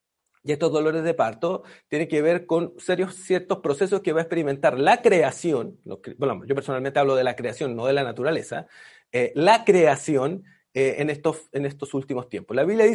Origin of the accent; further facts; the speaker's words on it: Chile; como los chilenos tenemos como un trauma con eso